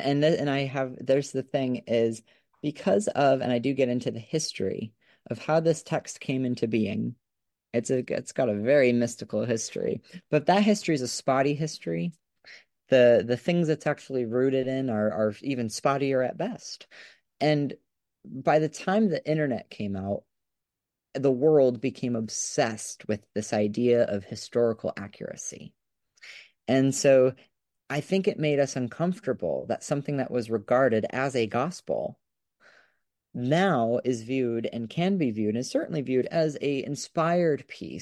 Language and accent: English; United States; for me growing up in the United States, I come from, just one generation down Irish, family, and Northern Irish